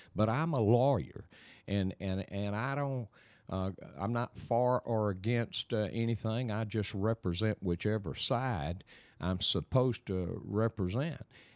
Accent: Tallulah, Louisiana, United States; And I'm from Tallulah, for God's sake.

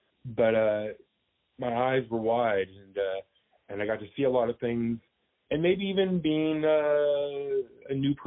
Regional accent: Yuba City, California, United States; I grew up in Yuba City, on and off here and there.

